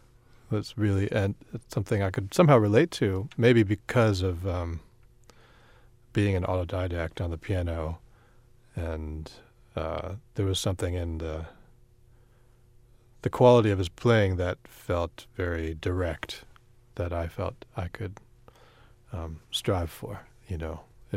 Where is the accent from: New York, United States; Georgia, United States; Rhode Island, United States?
New York, United States; Rochester; Growing up here, I grew up in Rochester, New York.